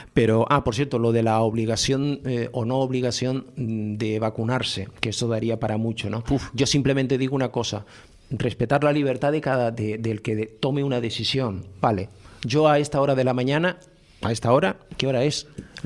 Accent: Puerto de la Cruz, Canary Islands, Spain; now in La Orotava, Spain; Pero yo soy portuense, vivo en La Orotava, pero soy hijo del Puerto de la Cruz.

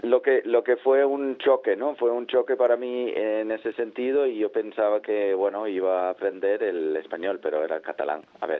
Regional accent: Denmark; Spanish is a second language; yo, como buen danés

